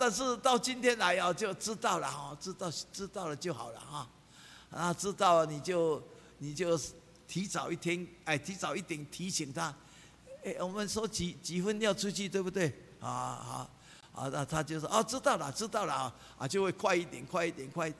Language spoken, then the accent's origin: Chinese; Taiwan; 啊，我们这个台湾人讲话哦，我说台湾话很有学问